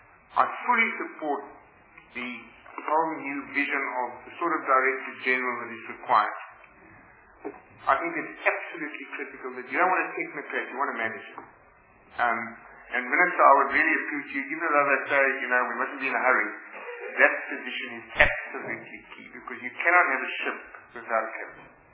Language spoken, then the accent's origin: English; Scarborough, Ontario, Canada; I'm from Scarborough.